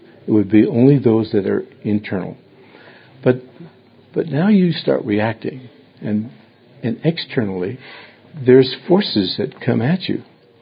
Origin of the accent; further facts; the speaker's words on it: New York City, New York, United States; I'm from New York City, tenement house. An apartment is good enough for me. And I was raised in a tenement house lived there for 24 years.